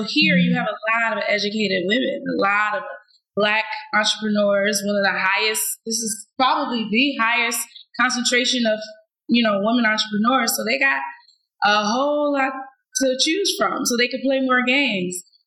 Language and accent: English; Ohio, United States; And they come from, like, Janine's from Chicago, I'm from Ohio.